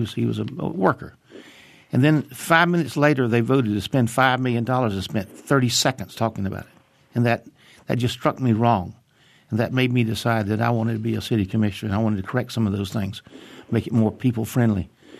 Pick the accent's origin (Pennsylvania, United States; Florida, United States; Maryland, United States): Florida, United States; Tallahassee; also born or lived in Bainbridge, Georgia; I was born in Bainbridge, Georgia in 1946. Most of my life, Tallahassee has been my home. My family members, we all grew up here. I tell people that Tallahassee is my hometown.